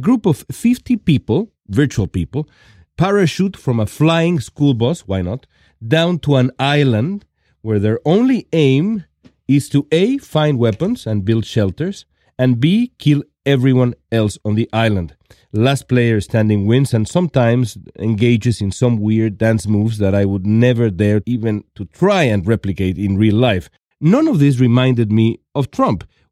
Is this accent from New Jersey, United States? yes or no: no; Los Angeles, California, United States; from Los Angeles, California.